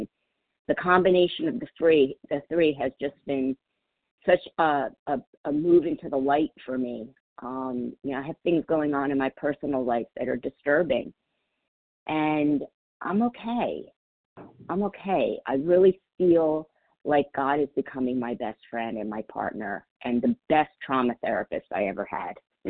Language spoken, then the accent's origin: English; Florida, United States; I'm from Florida.